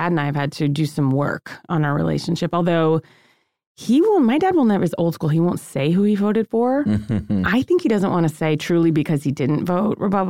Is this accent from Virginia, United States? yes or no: yes; Alexandria, Virginia, United States; I'm from Virginia, right outside D.C. in Alexandria.